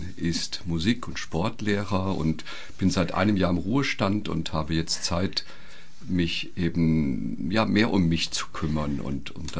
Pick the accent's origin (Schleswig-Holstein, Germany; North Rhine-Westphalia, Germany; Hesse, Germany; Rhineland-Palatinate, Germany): Hesse, Germany; Waldkappel; ich komme aus Waldkappel und bin gerade dabei, in Kassel Fuß zu fassen